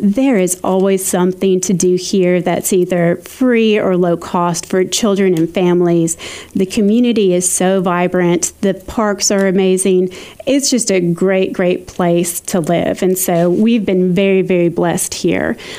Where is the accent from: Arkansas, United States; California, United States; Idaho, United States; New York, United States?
Arkansas, United States; moved away as an adult; Now, whenever I first moved here, again, I'm from Northwest Arkansas. Northwest Arkansas, at the time that I left in 2014, was about 500,000 people.